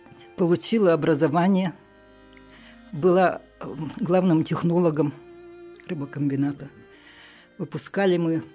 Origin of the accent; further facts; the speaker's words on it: Ust-Barguzin, Buryatia, Russia; Я родилась в Усть-Баргузине. Родители мои здесь.